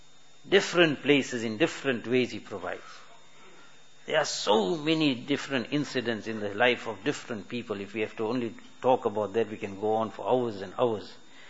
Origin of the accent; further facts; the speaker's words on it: South Africa; And we came from South Africa to Madina Sharif and we're eating the mango here.